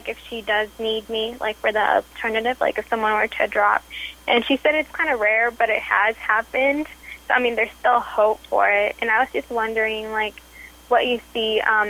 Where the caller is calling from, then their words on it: Washington, United States; from Washington State.